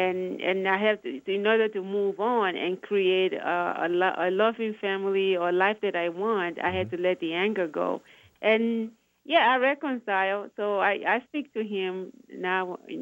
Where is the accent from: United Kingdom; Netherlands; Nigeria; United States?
Nigeria; moved away; Nigeria. I came from Nigeria. I came here 36 years ago, it's a long story.